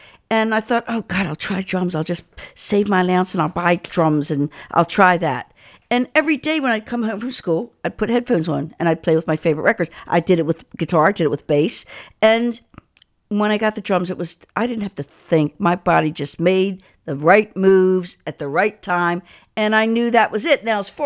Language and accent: English; Baltimore, Maryland, United States; I mean, I came from Baltimore on a mission, and I wanted to be a rock star